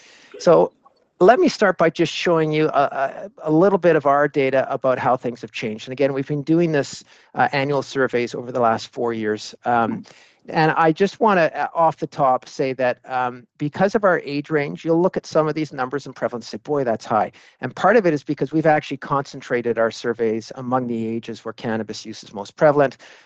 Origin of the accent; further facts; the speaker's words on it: Canada; I'm from Canada.